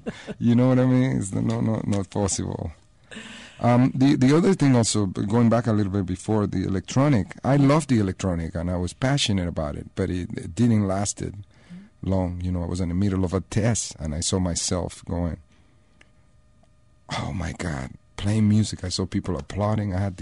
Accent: Panama City, Panamá, Panama; 65, yeah. I grew up in Panama City, in the capital.

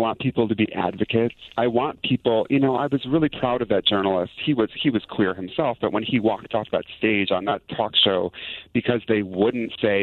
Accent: Wisconsin, United States; moved away; I grew up in Wisconsin, and the second I could get out of Wisconsin, I did, and I think that's true for a lot of queer people.

